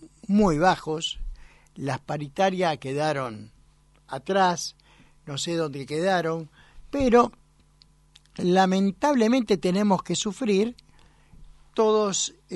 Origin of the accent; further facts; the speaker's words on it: Buenos Aires, Argentina; casi toda mi familia es cordobesa, así que el único extranjero soy yo, que soy porteño, a la cual me siento orgulloso, pero mis padres han sido de Villadolores, de la Alta Sierra, la mayoría de mis familiares.